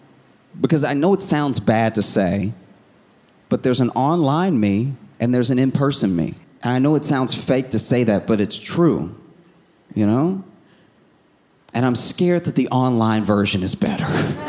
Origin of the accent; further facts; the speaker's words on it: the South, United States; I was raised in the South, right? So I was raised to be polite